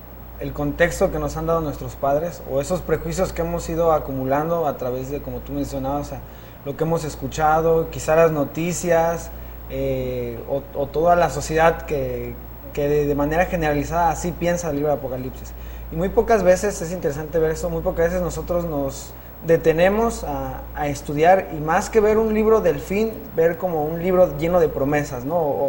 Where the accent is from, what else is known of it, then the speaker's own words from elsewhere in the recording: State of Mexico, Mexico; También soy casi graduando, estudio físico-matemático y soy del Estado de México.